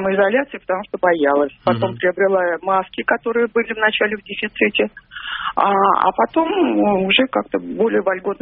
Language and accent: Russian; Moscow, Russia; Мне 68 лет. Я из Москвы.